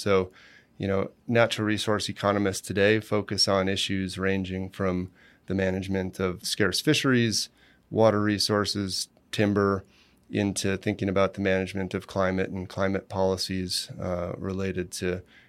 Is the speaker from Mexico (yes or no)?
no; Rochester, New York, United States; now in Colorado, United States; which is a bit closer to my hometown of Rochester, New York, where I grew up.